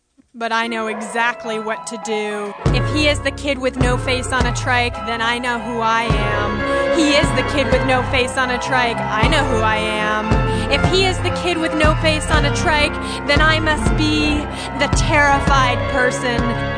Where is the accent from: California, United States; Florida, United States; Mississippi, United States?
California, United States; Berkeley; I'm from Berkeley.